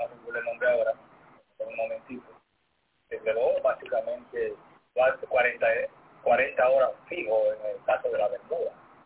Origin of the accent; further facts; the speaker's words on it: Puerto Rico; nosotros somos de Puerto Rico.